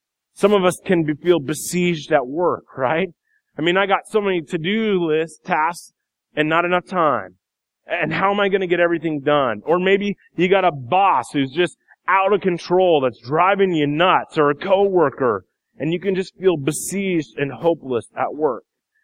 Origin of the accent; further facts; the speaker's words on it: Iowa, United States; I didn't live in the Pacific Northwest. I grew up in Iowa, and I don't even remember Mount St. Helens.